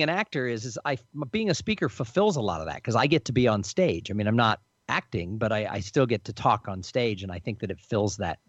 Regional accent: Los Angeles, California, United States; I grew up in Los Angeles. I grew up near Pasadena. I grew up like 15 miles from Hollywood.

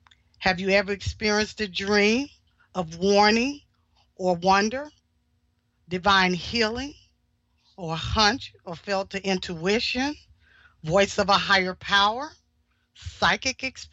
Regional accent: Chicago, Illinois, United States; I'm from Chicago.

